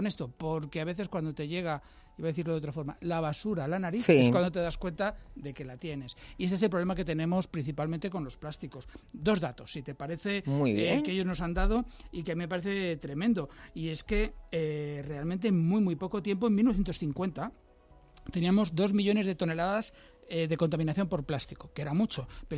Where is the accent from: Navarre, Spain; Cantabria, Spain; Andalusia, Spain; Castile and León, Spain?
Castile and León, Spain; Valladolid; now in Madrid, Spain; Yo soy de Valladolid y cuando venía mi familia, claro, entonces el agua en Valladolid abrías el grifo